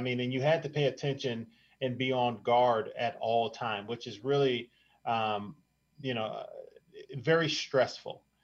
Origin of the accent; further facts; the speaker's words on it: Chicago, Illinois, United States; I'm from Chicago.